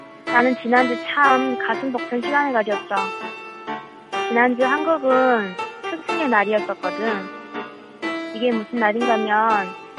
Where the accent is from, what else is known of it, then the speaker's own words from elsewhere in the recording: North Korea; now in South Korea; 나같이 나이가 다 차서 한국에 온 경우 일반 학교를 다니기 힘들거든. 그래서 북에서 온 친구들을 이 학교를 다녀.